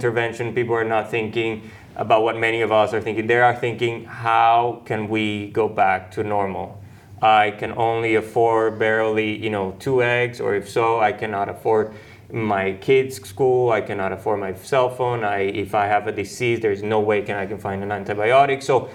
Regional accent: Venezuela; I mean, I grew up in Venezuela

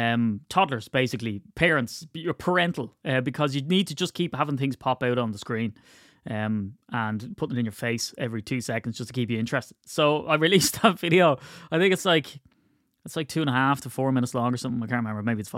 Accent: Ireland; I'm Irish, right? So I have no emotions. It's just all modesty.

